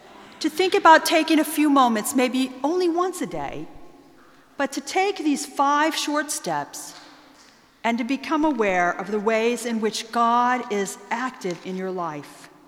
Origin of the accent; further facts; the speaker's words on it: United States; As an American, I'm so distraught and upset about the gun violence in my country